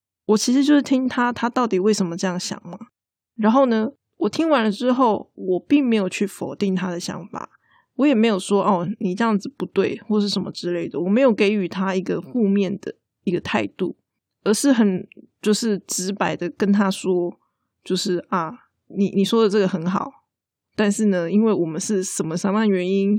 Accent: Taiwan; 我们台湾人很喜欢常常讲那个对不起嘛

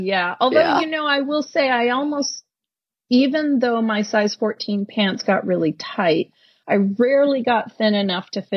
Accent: United States; now in New Zealand; I'm an American living in New Zealand. We moved just about a year ago.

